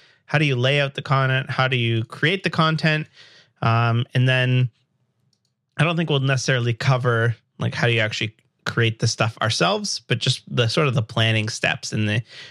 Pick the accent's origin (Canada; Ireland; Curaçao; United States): Canada; I'm a developer from Canada.